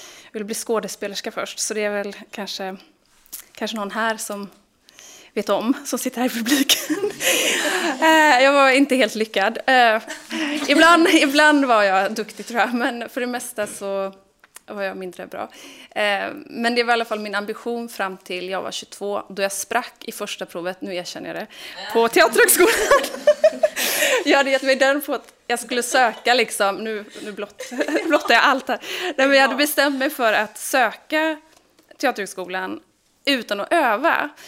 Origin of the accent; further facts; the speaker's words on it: Alingsås, Västra Götaland County, Sweden; also born or lived in Gothenburg; now in Stockholm, Sweden; Jag kommer faktiskt från Göteborg. Jag är född här på Guldheden, men flyttade till Alingsås när jag var 9. Så jag är både storstaden Göteborg och småstaden Alingsås. Men nu bor jag i Stockholm.